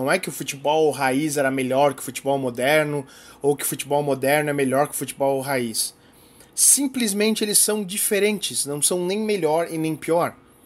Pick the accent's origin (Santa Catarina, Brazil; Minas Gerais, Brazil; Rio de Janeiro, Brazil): Santa Catarina, Brazil; Indaial; Eu lembro que quando eu era criança em Indaial